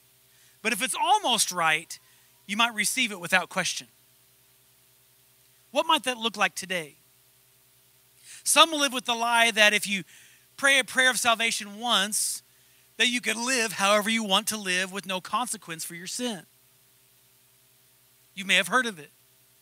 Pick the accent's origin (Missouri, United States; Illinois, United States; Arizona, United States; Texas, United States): Texas, United States; Dumas; Or if you grew up where Jeanette and I grew up in Dumas, Texas, the mascot was a demon.